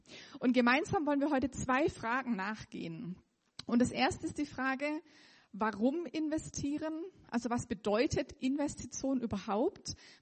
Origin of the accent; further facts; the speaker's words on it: Rot am See, Baden-Württemberg, Germany; ich komme aus Rot am See.